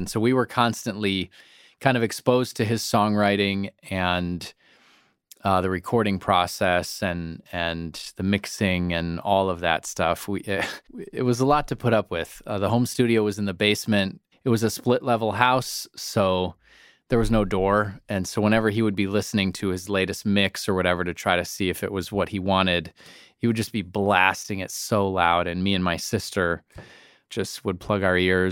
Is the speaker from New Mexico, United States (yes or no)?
no; Minnesota, United States; So I grew up in Minnesota, which is kind of in the northern central United States, colder state.